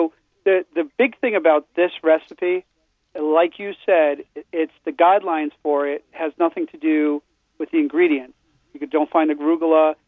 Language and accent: English; Bronx, New York, United States; Even growing up in the Bronx in the late 70s, early 80s